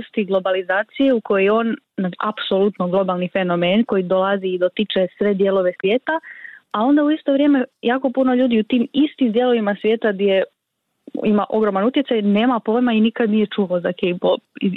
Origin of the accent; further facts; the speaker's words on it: Croatia; A kod nas u Hrvatskoj je recimo zanimljivo